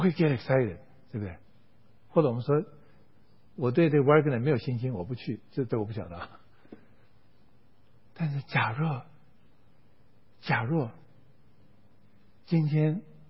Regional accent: China; born there; also born or lived in Taiwan; 中国大陆虽然生在那里从来没去过

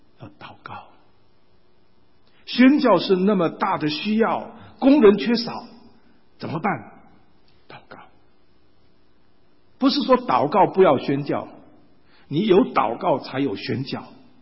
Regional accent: Taiwan; now in United States; 那我从台湾来，砍几棵树有什么关系啊？台湾你一砍它就长了。但是我在美国住了几年了，我89年来的，所以已经住了几年了

